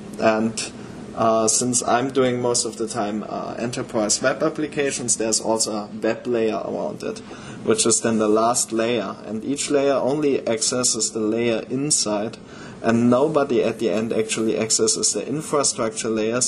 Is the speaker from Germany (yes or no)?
yes; Germany; English is a second language; moved away as an adult; now in Denver, United States; I'm based right now out of Denver, Colorado, but originally I'm from Germany, so I relocated last year.